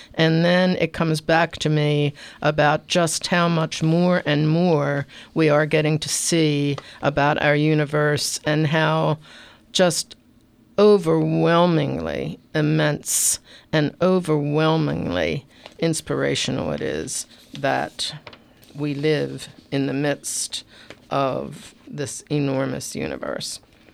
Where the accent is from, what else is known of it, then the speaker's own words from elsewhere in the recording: Baltimore, Maryland, United States; Baltimore, my hometown, there was a coverage of the shooting of a little girl in the backseat of a car on Edmondson Avenue in West Baltimore.